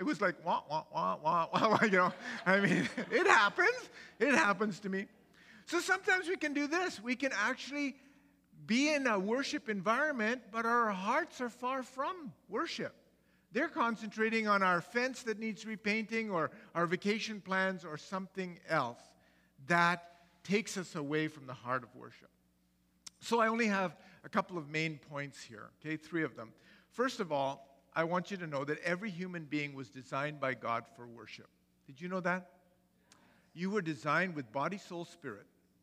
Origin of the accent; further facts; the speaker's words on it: Karachi, Sindh, Pakistan; I grew up in Pakistan. I was born in Karachi, Pakistan. For the first 10 years of my life, I was not a Christian. Well, I was a Muslim because my mother was a Muslim and my father was Anglican.